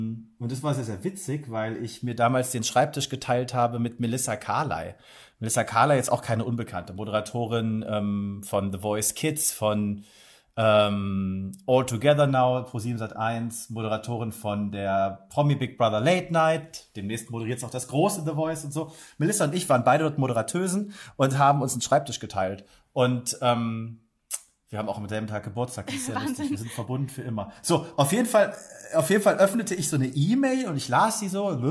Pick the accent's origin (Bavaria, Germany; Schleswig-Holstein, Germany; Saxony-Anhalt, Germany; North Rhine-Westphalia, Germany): Saxony-Anhalt, Germany; Magdeburg; Ich komme ja gebürtig aus Magdeburg und habe dort schon immer irgendwie Fernsehen machen wollen.